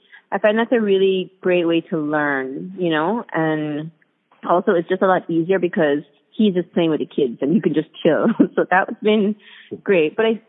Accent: Jamaica; now in New York, United States; I'm from Jamaica. My husband's Norwegian. And I'm Chinese-Jamaican, so my family has that, like, element of Chinese background. But the point is just that we live in New York

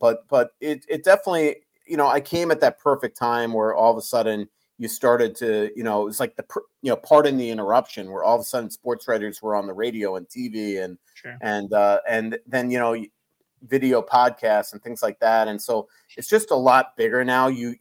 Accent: New York, United States; I mean, I'm Italian. I'm from New York. I'm my father's son.

